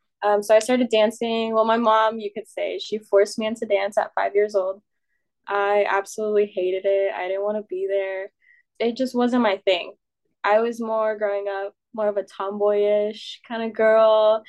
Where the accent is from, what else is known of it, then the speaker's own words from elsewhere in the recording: Kansas City, Kansas, United States; I was born and raised in Kansas City. For the most part, I grew up in Wyandotte, Kansas. And then we moved over to Prairie Village.